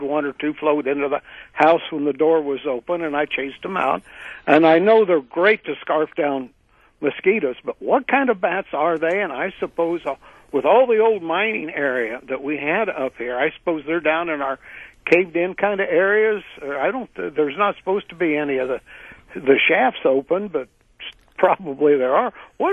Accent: Indiana, United States; now in Paradise, United States; I'm from Indiana and retired up here in Paradise.

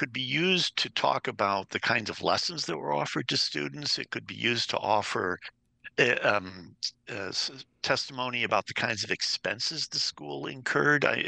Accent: Illinois, United States; I didn't grow up in Wisconsin. I grew up in Northern Illinois.

